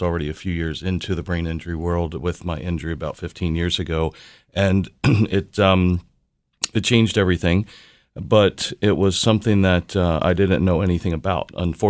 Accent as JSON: {"language": "English", "town": "Baltimore", "region": "Maryland", "country": "United States", "tie": "born or raised there", "said": "I'm from Baltimore, Maryland, actually, right in Hamden. That's where I grew up."}